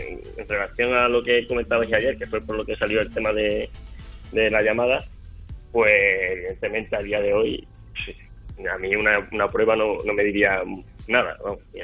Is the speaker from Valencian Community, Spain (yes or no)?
no; Huelva, Andalusia, Spain; now in Seville, Spain; Somos de Huelva, yo vivo en Sevilla, además yo estoy fuera ahora, uh-huh. Ya por temas, bueno, por temas personales, de trabajo y familia, yo ya vivo en Sevilla, pero vamos, cerquita, una horita de camino.